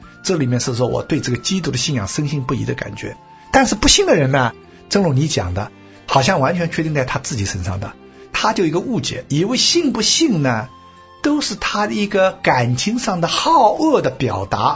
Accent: China; 可是我们中国人过去想自由不自由的想得很肤浅

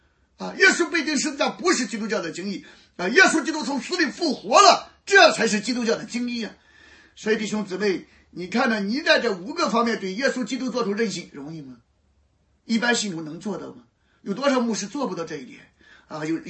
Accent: Shandong, China; 其实不过是我们山东老家

